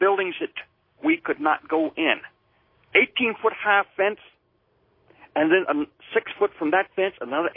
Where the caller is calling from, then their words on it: Lynchburg, Virginia, United States; I'm calling you from Lynchburg, Virginia.